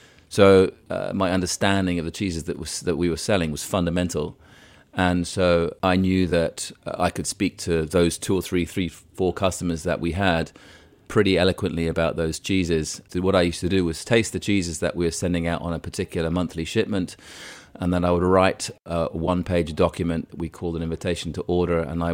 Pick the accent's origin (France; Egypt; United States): Egypt; Cairo, Cairo Governorate; growing up in Cairo, it was the early 1970s. President Nasser had just died. We moved there just before he died.